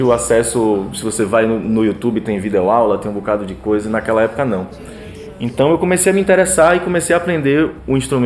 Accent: Salvador, Bahia, Brazil; Isso foi no Rio Vermelho, que eu fui criado no Rio Vermelho.

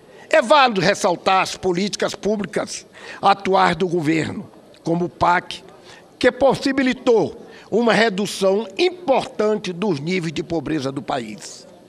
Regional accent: Maranhão, Brazil; No Maranhão, minha terra, por exemplo

